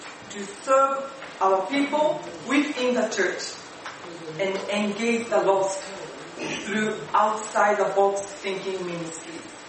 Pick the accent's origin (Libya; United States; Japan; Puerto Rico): Japan; now in Vancouver, Canada; I'm serving for Church Plant, the Church of All Nations, here in Vancouver. I come from Japan, where Christianity has been less than 1% of the population for decades.